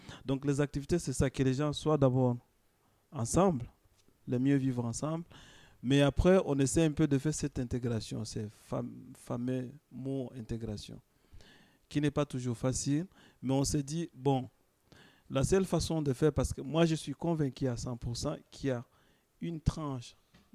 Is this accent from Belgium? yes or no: no; DR Congo; now in Switzerland; Moi je viens du Congo, il y a nos voisins rwandais, qui ont été ravagés par la guerre bien avant nous.